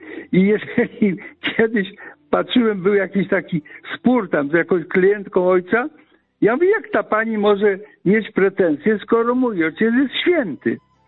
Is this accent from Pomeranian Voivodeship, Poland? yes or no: no; Kalisz, Greater Poland Voivodeship, Poland; W Kaliszu na szczęście kościołów było dużo. Ja się wychowałem tak trochę w cieniu kolegiaty. Czasem byłem parafianinem kolegiaty, a czasem obecnej katedry kościoła z nazwaniem świętego Mikołaja.